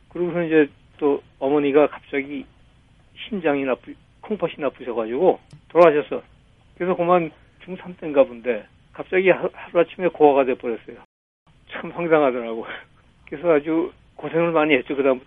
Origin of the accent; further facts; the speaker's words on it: South Korea; moved away as an adult; 저는 이제 해외로 나가서 공부를 하고, 물론 해외 나가서 공부할 때도 항상 나는 한국 사람이라서 열심히 해야 된다.